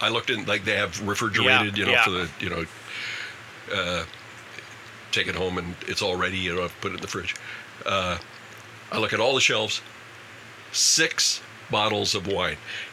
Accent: Kitchener, Ontario, Canada; I grew up in Kitchener.

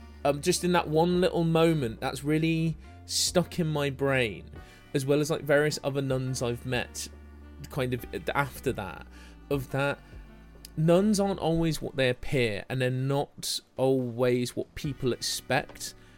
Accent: East Midlands, United Kingdom; when I was growing up in Derbyshire.

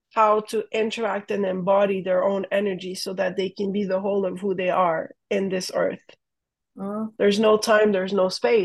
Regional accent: Quebec, Canada; I remember once, I'm from Quebec

